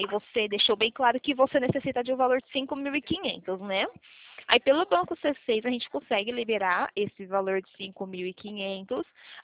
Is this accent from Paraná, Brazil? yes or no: no; São Paulo, Brazil; sou daqui de São Paulo.